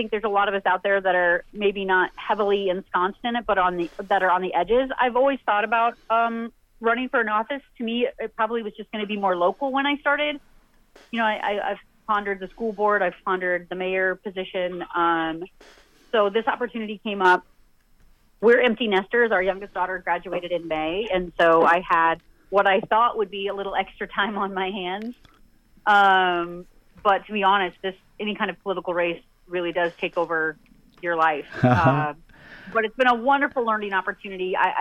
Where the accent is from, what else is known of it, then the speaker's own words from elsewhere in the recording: Grinnell, Iowa, United States; I am from Grinnell, Iowa, raised here, graduated with the class of 1987 from our public high school, went on to college at Ellsworth Community College in Iowa Falls.